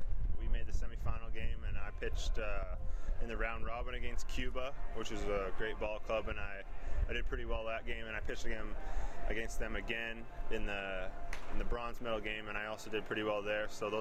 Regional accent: Canada; Growing up in Canada, the only Canadian baseball

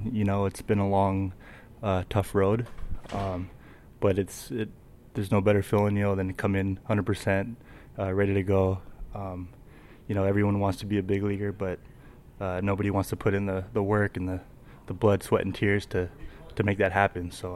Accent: Chino, California, United States; the off season I was rehabbing back home, my hometown, Chino, California.

